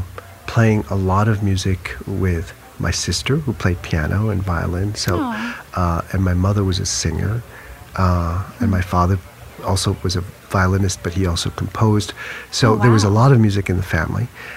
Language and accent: English; France; born there; English is a second language; since I was born in France, I spoke French the easy way, and I spoke Chinese the easy way too, because my parents spoke Chinese at home